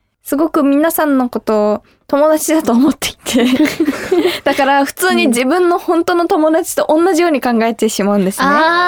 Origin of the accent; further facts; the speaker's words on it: Chiba, Japan; 千葉県出身なのでね、